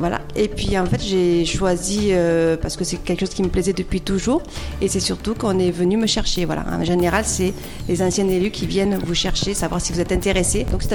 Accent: Aubignan, Provence-Alpes-Côte d'Azur, France; parce que je suis d'Aubignan, que je connais bien mon village

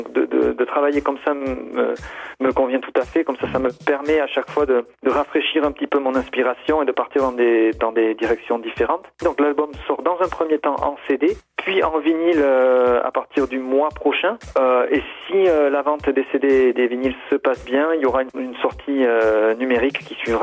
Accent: Nouvelle-Aquitaine, France; Ensuite, moi, je viens de la région du Pays Basque, donc pour trouver les disques de funk, c'était vraiment très très compliqué à l'époque.

